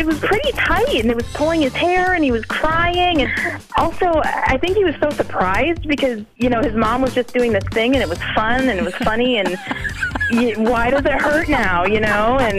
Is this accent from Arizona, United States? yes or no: no; Sun Prairie, Wisconsin, United States; I'm from Sun Prairie, and I made a mess of my son's hair.